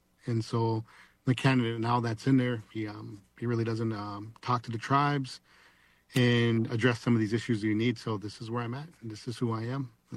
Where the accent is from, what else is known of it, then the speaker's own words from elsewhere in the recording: Cass Lake, Minnesota, United States; So I'm enrolled on Leech Lake. I grew up here in Cass Lake.